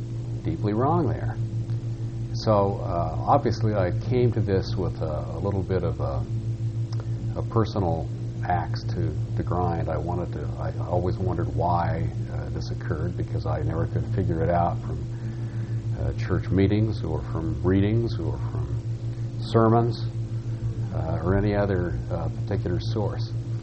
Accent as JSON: {"language": "English", "town": "Salt Lake City", "region": "Utah", "country": "United States", "tie": "born or raised there", "said": "This was the sort of thing that bothered me very early in life as a Mormon growing up in Salt Lake City"}